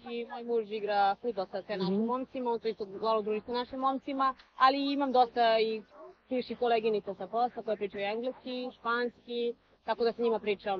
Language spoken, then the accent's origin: Serbian; Serbia; now in United States; E, ja sam Srpkinja samo. Srpkinja u Americi, nisam Amerikanka.